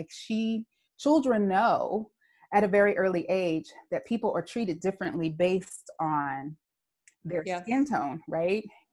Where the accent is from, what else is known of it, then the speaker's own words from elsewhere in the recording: the South, United States; I inherited a particular set of tools to navigate as an African-American girl, you know, growing up in the South.